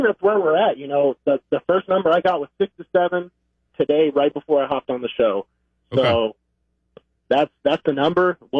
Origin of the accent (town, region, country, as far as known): Clarksville, Tennessee, United States